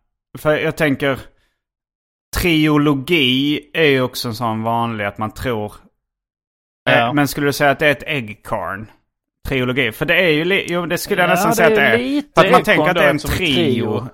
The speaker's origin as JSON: {"language": "Swedish", "region": "Skåne", "country": "Sweden", "said": "trots att jag är skåning själv från början"}